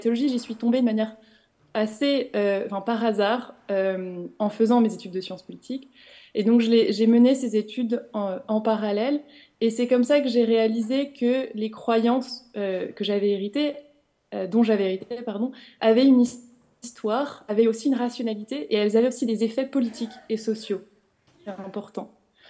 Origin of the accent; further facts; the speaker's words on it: Versailles, Île-de-France, France; J'ai grandi dans une famille binationale franco-hongroise. Donc ma mère est arrivée à 25 ans en France ne parlant pas le français, mais j'ai grandi à Versailles. Donc j'ai vu un catholicisme assez conservateur